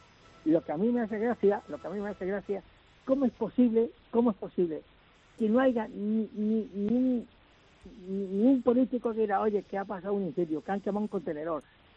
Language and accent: Spanish; Lleida, Catalonia, Spain; Mira, yo soy de Lérida. Lo que pasa es que yo estoy aquí, mi pareja es de Málaga, y me he venido hace unos días aquí con ella